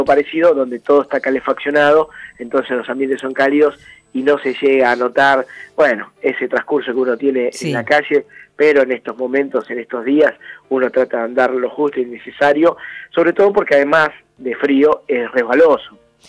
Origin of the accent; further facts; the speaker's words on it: Río Gallegos, Santa Cruz, Argentina; yo me crié por acá, yo me crié de chico, de chico... Me crié en Río Gallegos